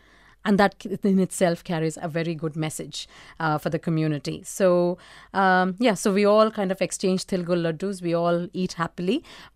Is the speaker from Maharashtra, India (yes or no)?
yes; Mumbai, Maharashtra, India; And being born and brought up in Mumbai, I was exposed to so many different cultures.